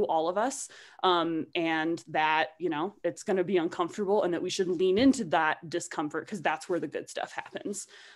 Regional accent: the South, United States; and this is like full disclosure, I am from the South.

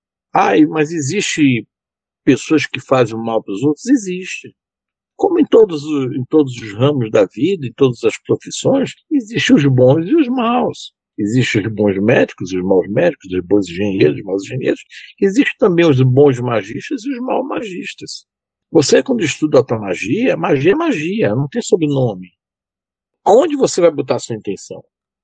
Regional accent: Belém, Pará, Brazil; born there; now in São Paulo, Brazil; Eu moro em São Paulo, mas eu sou nascido em Belém do Pará. E eu, durante 11 anos, eu frequentei a União Espírita Paraense, onde eu estudei o espiritismo de Allan Kardec

